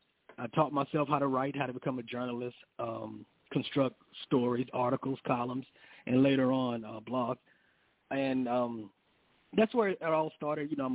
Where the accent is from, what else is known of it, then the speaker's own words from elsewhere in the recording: the South, United States; I grew up in the South to call myself a down South B-boy.